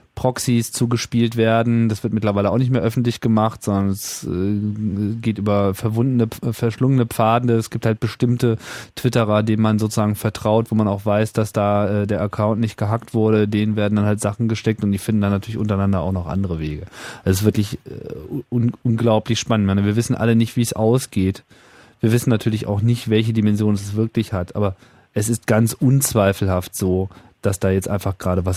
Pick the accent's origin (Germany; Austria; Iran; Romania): Iran; Ja, wir sind alle Iraner